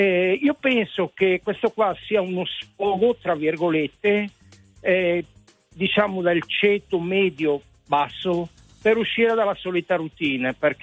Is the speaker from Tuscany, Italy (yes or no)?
no; Loano, Liguria, Italy; Io abitavo in Liguria. Io sono originario del Veneto, ma nato e cresciuto in Liguria, precisamente a Loano, in provincia di Savona.